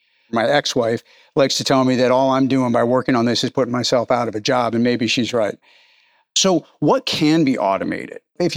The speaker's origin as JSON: {"language": "English", "region": "New York", "country": "United States", "said": "If you think about it like driving a subway car, I'm from New York"}